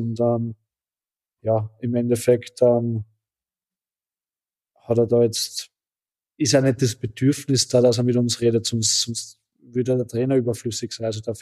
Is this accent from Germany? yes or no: no; Austria; wir Österreicher